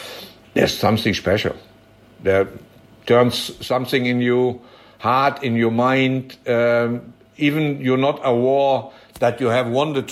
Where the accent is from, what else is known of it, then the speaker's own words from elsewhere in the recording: Germany; and then I became Dutch as well, but I was feeling like a German. I grew up in Germany, so I spoke a little bit Dutch, what I do today as well.